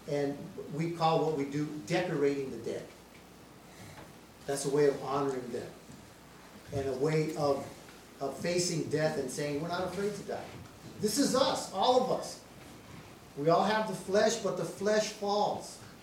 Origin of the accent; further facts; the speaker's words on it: Arizona, United States; Being that I was born and raised in Arizona, my father actually had a studio on an ancient Hohokam site.